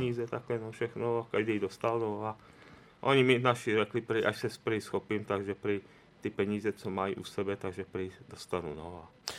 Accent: Poděbrady, Central Bohemian Region, Czechia; moved away; Můj životní příběh, já odtud nepocházím, a pocházím z Poděbrad. No a mě už to sem zaválo, já už tady jsem asi 6. rok

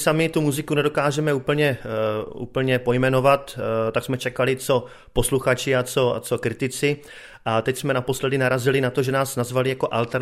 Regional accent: Brno, South Moravian Region, Czechia; jsme Brňáci

